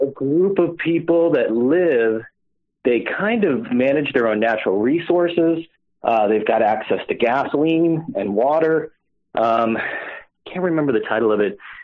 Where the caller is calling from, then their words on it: Portland, Oregon, United States; Portland, Oregon.